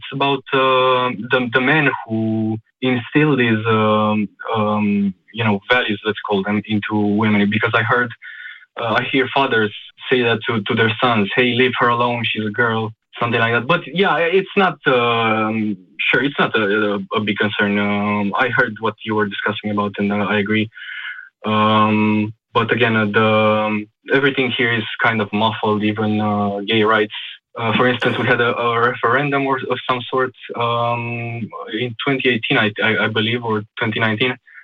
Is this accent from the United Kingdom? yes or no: no; Romania; now in United States; growing up in Romania, I've noticed that you know, there is sexism, sure, but I know it's kind of muffled here.